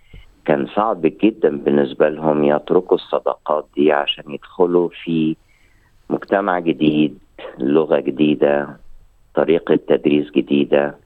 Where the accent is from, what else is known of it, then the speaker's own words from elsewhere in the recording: Egypt; now in Australia; لو أنا قلت أنا مصري بحت أبقى كذاب، لكن أنا أحب مصر جدا ومن كل قلبي